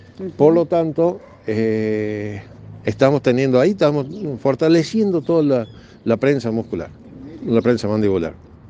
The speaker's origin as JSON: {"language": "Spanish", "region": "Jujuy", "country": "Argentina", "said": "Yo vengo de Jujuy, pero estoy acá a la mañana de lunes a viernes"}